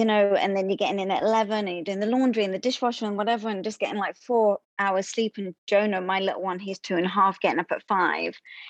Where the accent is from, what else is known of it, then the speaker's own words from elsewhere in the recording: England, United Kingdom; definitely being English